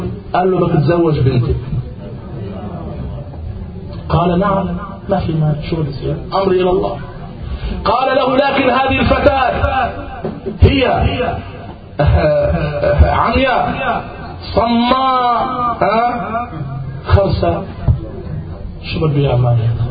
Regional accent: Najaf, Najaf Governorate, Iraq; على ما أذكر وأنا صغير في النجف الأشرف ذكرها لنا خطيب المنبر الحسيني

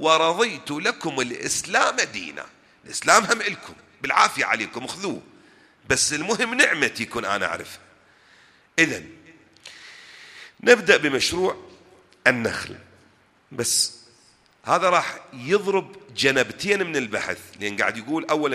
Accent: Iraq; هيصير عندنا بالعراق

